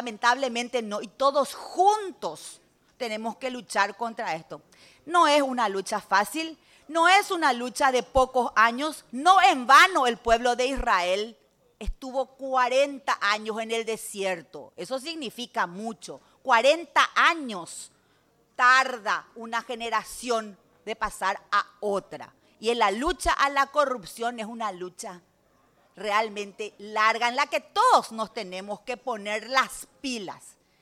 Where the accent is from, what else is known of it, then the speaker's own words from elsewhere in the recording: Paraguay; Y yo quiero, presidente, como paraguaya, no luego como parlamentaria, confiar en las instituciones.